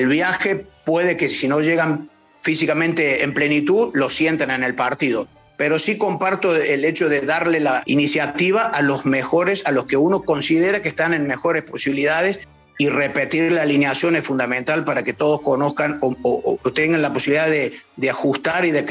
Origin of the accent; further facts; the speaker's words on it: Córdoba, Argentina; accent: Cordobés; Sí, no pronunciamos tanto las ceces como los porteños. Sí. Es una tonada más alargadita, sí.